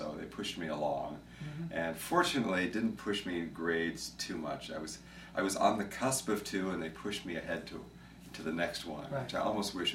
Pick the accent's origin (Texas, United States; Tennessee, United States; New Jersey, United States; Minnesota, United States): New Jersey, United States; I grew up mostly in New Jersey. Mm-hmm. It's the beginning part of my childhood was New Jersey. We moved a lot.